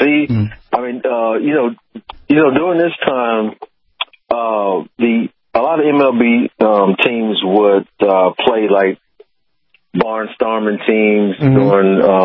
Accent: Kansas City, Missouri, United States; I'm from Kansas City, Missouri, yeah. Mm-hmm. I'm from Kansas City, Missouri

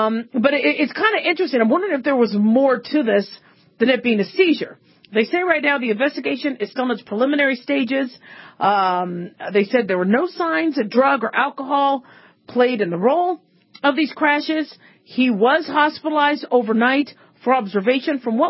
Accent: Phoenix, Arizona, United States; when I grew up in Phoenix, Arizona, there was this commercial

